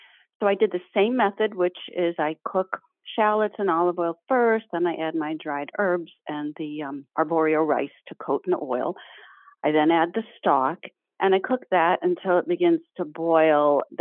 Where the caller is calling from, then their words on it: Massachusetts, United States; Wamsutt, Mass.